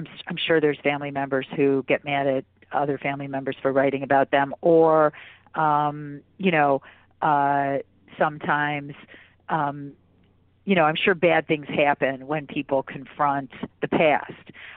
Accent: West Bloomfield, Michigan, United States; I'm from West Bloomfield, Michigan, you know, very conservative Midwest town.

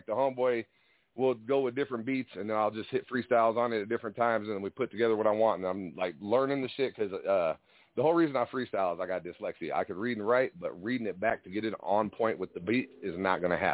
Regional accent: Colorado Springs, Colorado, United States; But, yeah, I'm from Colorado, 719 Colorado Springs, freestyler, battle rapper.

